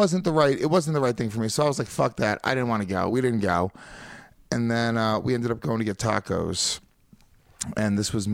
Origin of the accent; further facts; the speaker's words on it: New York, United States; now in Los Angeles, United States; It's kind of a dangerous walk because I'm a New Yorker.